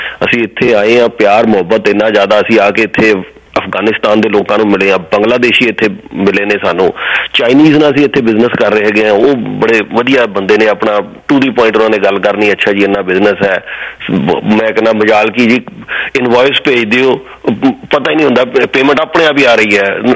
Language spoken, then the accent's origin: Punjabi; Jalandhar, Punjab, India; moved away; ਲੇਕਿਨ ਇਹ ਖਬਰ ਕਦੇ ਨਹੀਂ ਆਈ ਸਾਡੇ ਉੱਥੋਂ ਕਿ ਜੀ ਮਦਰਾਸ ਵਿੱਚ ਜਾਂ ਈਵਨ ਸਾਡਾ ਸ਼ਹਿਰ ਜਲੰਧਰ ਲਾ ਲਓ, ਚੰਡੀਗੜ੍ਹ ਲਾ ਲਓ